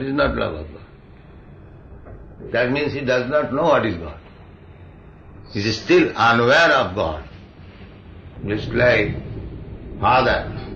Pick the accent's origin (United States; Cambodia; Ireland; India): India; Just like you are European, you have got a different dress, I am an Indian, I have got a different dress.